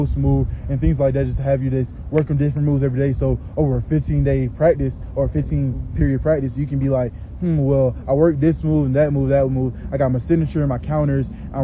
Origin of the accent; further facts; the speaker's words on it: the South, United States; You know, I'm from the South, so the phrase next man up always comes to my head.